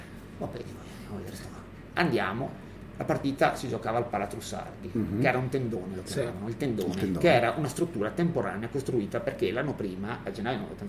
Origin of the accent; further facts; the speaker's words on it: Belluno, Veneto, Italy; perché io torno a Belluno, che è la mia città d'origine, torno a Ponte nelle Alpi